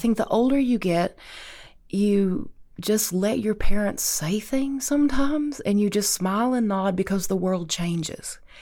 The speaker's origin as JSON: {"language": "English", "region": "Appalachia", "country": "United States", "tie": "born or raised there", "said": "I grew up in Hatfield-McCoy country. We live and die by our feuds."}